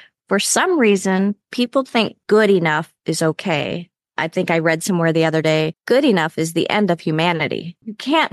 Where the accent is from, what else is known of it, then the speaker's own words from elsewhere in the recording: United States; English is a second language; I grew up here in America, but English is my second language.